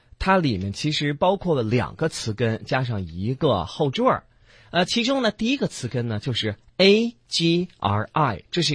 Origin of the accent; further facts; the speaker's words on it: Guangdong, China; 比如我们是广东人